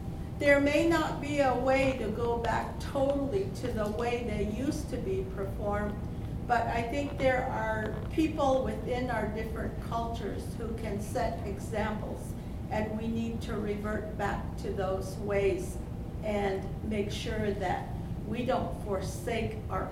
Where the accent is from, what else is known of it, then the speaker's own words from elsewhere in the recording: Arizona, United States; I come from the Hopi Reservation in northeastern Arizona.